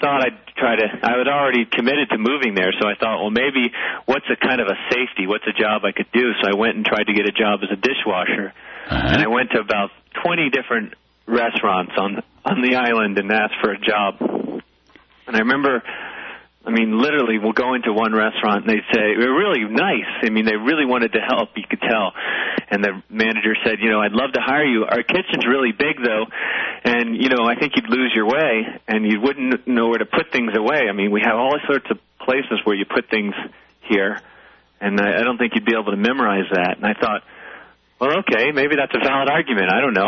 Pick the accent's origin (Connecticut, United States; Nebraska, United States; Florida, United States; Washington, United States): Connecticut, United States; Weston; now in Greeley, United States; Actually, I grew up in Connecticut.